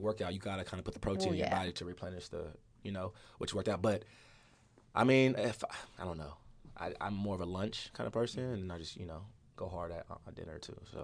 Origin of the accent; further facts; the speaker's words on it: Nigeria; He's Ghanaian, actually. I'm Nigerian, so we felt like, since we're both from Africa